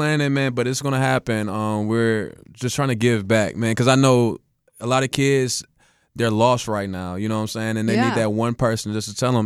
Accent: Nashville, Tennessee, United States; I'm from Antioch, but also I rep East Nashville and North Nashville.

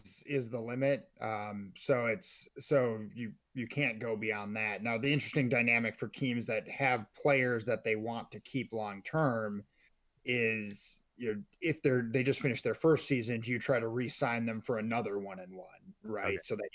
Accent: Minnesota, United States; also born or lived in New York; I grew up in Minnesota, live here now, lived most of my adult life in New York.

